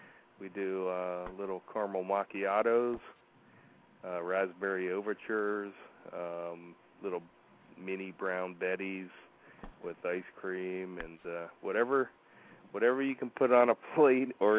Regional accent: Hershey, Pennsylvania, United States; I grew up in Hershey, PA, and in the late 70s they did the Inner Harbor, and I was always hanging out down there.

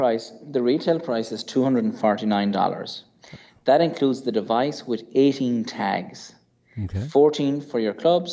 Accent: Ireland; So remember, I'm from Ireland.

